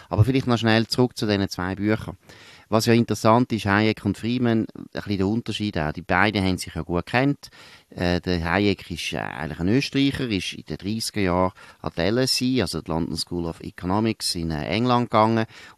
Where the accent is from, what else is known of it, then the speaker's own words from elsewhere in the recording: Switzerland; Es steht uns wahrscheinlich auch näher als Schweizer, obwohl wir deutschsprachig sind.